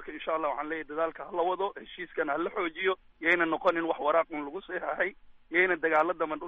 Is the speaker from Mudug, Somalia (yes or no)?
no; Kismayo, Lower Juba, Somalia; Waxaan ku dhashay, aan kasoo jeedaa magaalada Kismaayo.